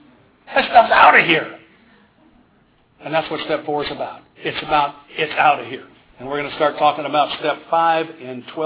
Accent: Tennessee, United States; Do you believe I'm from Tennessee and can talk this fast?

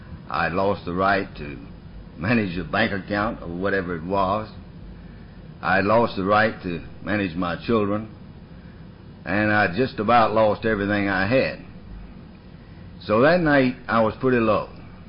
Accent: Atlanta, Georgia, United States; I'm from Atlanta, and I'm from alcoholism.

